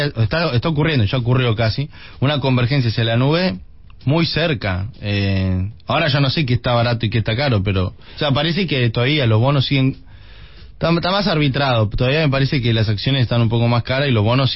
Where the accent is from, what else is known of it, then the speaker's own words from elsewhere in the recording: Tucumán, Argentina; Recuerdo que, bueno, soy de Tucumán, ¿no?